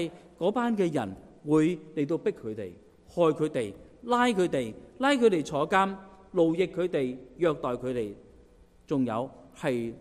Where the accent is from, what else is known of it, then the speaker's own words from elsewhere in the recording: Guangdong, China; 我们广东人就这样讲，我们拿条命来信耶稣的，是拿条命来信耶稣。